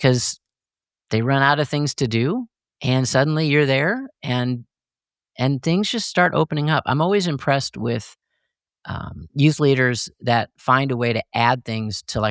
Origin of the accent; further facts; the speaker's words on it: Illinois, United States; So I grew up outside of Chicago.